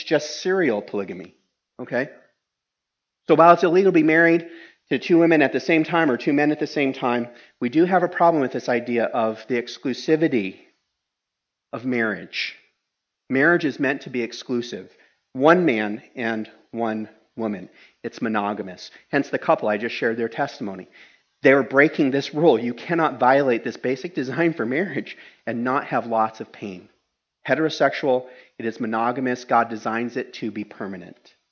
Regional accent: Kenya; now in United States; I grew up in Kenya.

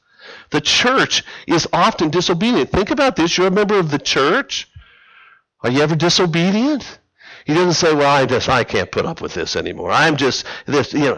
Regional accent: Las Vegas, Nevada, United States; since I lived all the way out in Las Vegas, I was born and raised in Vegas

